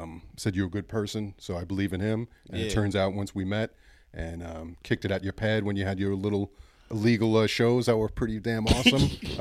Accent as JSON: {"language": "English", "town": "New York City", "region": "New York", "country": "United States", "tie": "born or raised there", "said": "That's how I was raised in New York City."}